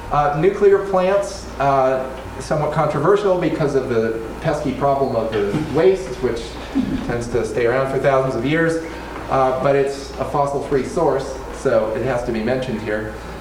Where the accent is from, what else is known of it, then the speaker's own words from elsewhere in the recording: Vacaville, California, United States; I grew up right here in Vacaville, and there were wind farms in the East Bay in what is listed here as a marginal area.